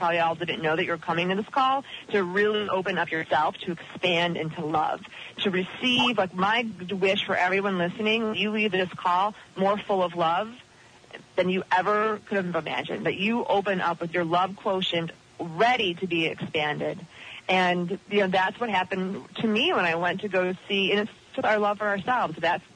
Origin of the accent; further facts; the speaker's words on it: Midwest, United States; I grew up in the Midwest, didn't know anything about this.